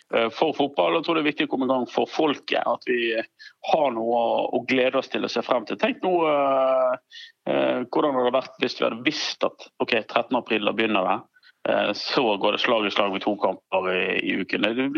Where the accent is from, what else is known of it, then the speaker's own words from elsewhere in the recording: Vestland, Norway; Så jeg liker jo å fiske, men jeg er jo stril, så jeg fisker jo med garn.